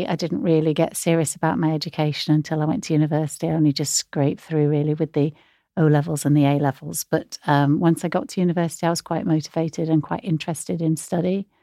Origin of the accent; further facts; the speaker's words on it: Rochdale, North West England, United Kingdom; moved away as an adult; now in London, United Kingdom; Yeah, I was born in Rochdale, like the co-op movement … Cyril Smith. I don't know what that means, but yes, that's where I come from. But I've been in London really